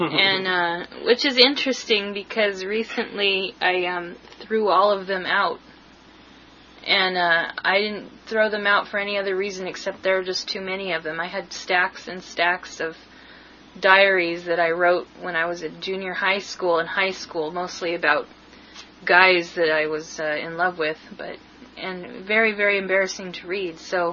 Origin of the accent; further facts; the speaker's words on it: Washington, United States; now in Quebec, California, United States; Well, you see, I'm from Washington State